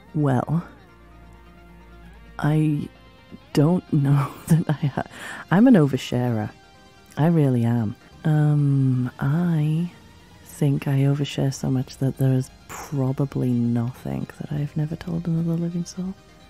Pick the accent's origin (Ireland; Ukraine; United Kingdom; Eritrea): United Kingdom; England; As an English person, we are incredibly tribal with our accents. And there are some accents that even just from England would turn me off intensely.